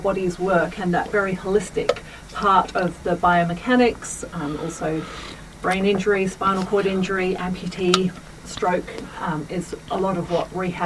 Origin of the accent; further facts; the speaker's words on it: Cambridge, East of England, United Kingdom; So I grew up in England. I spent my first 25 years in England. I grew up in Cambridge and went across to Nottingham Medical School to do their degree there